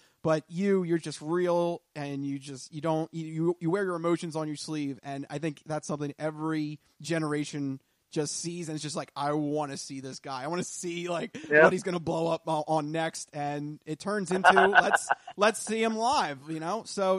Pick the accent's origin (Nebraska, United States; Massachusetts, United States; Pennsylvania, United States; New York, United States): Pennsylvania, United States; Philadelphia; it's because we're from Philadelphia and we're Eagles fans.